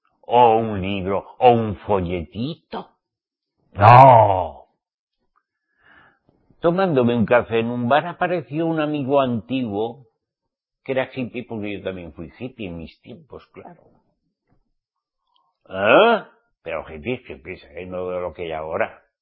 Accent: Spain; en mi tierra, en España, no había más que la Iglesia Católica.

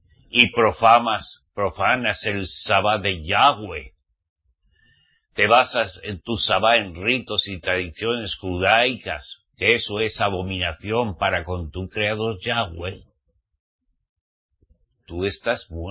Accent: Spain; Como español

